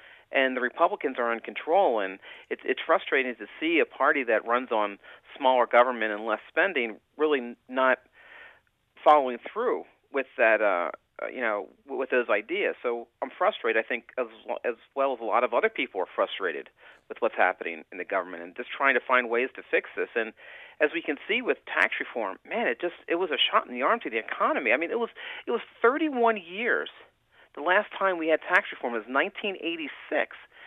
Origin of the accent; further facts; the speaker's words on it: Philadelphia, Pennsylvania, United States; Well, I came originally from Philadelphia